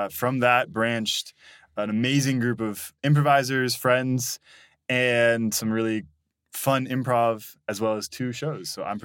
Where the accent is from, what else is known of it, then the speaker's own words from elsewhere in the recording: United States; now in Munich, Germany; I'm a software developer, I'm an American, and I'm a comedian.